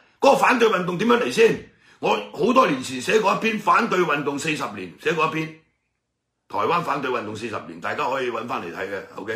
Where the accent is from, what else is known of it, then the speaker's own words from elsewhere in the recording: Hong Kong; 如果你繼續咁樣做，你係欺騙我哋香港人嘅大佬。